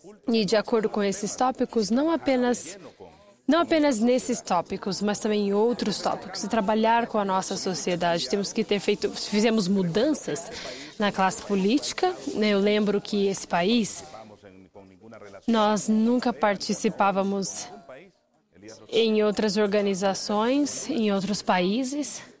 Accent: Honduras; Portuguese is a second language; Eu sou de Honduras e para aqueles que gostariam de ter uma referência, estamos na América Central, um país de pessoas extraordinárias

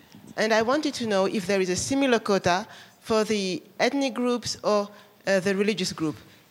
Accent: Senegal; I'm from Senegal.

